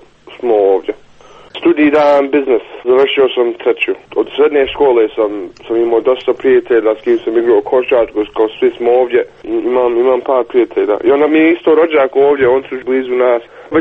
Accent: Sarajevo, Federation of Bosnia and Herzegovina, Bosnia & Herzegovina; also born or lived in Germany; now in Canada; Ja sam tako iz Sarajeva do Njemačke, do Kanade, kao to je bilo mala, kao ta journey koju smo imali.

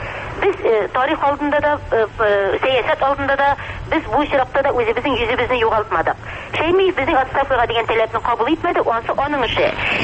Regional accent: Tatarstan, Russia; безнең Татарстаннан студентлар укытырга ризалык бирде. Һәм менә без Татарстаннан 3 студент алып, Төркиягә килдек.

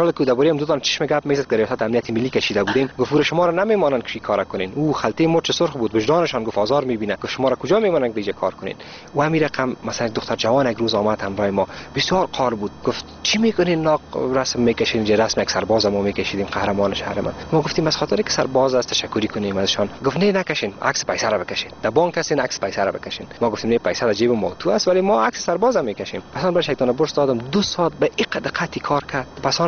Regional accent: Afghanistan; هر جایی که ما میریم مگه میگیم از افغانستان هستیم

